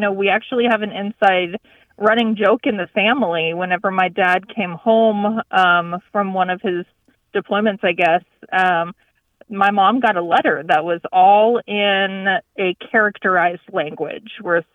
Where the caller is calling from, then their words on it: Cross Oaks, Texas, United States; I am from Cross Oaks, Texas. It's near Denton.